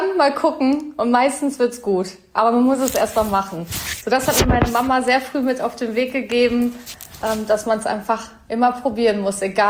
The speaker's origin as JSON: {"language": "German", "town": "Bocholt", "region": "North Rhine-Westphalia", "country": "Germany", "tie": "born or raised there", "lives_now": "Berlin, Germany", "said": "ich mag Berlin und ich glaube, ab 10 Jahren darf man sich auch Berlinerin nennen, aber will ich gar nicht, weil ich bin Bocholterin und sehr, sehr stolz darauf, in dieser wunderschönen Stadt groß geworden zu sein."}